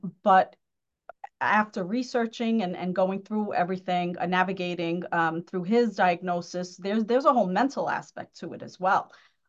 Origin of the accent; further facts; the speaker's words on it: Astoria, New York, United States; also born or lived in Woodside; now in Long Island, United States; I was born and raised in Woodside and Astoria. So my accent probably already disclosed that. But I moved to Long Island about 15 years ago.